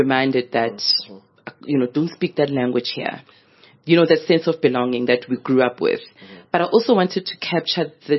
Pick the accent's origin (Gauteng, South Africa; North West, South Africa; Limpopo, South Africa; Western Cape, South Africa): Gauteng, South Africa; Soweto; I'm growing up in Midlands, Soweto.